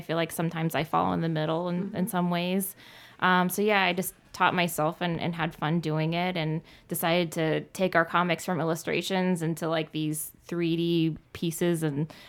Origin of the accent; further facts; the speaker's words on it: Texas, United States; Make a lot of tacos. I'm from Texas originally, so I cook a lot of Tex-Mex.